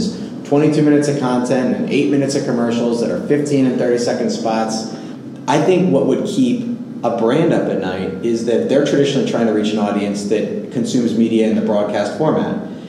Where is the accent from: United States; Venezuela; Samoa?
United States; New York; but I, as a New Yorker, avoid it.